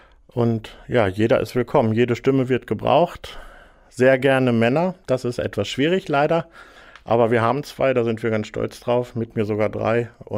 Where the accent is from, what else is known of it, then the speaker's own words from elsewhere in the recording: Bremke, Lower Saxony, Germany; Ich komme aus Bremke, Landkreis Holzminden.